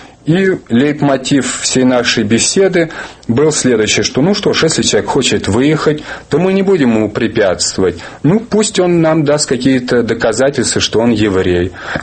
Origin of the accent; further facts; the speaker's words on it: Russia; ведь я русский, а еду в Израиль.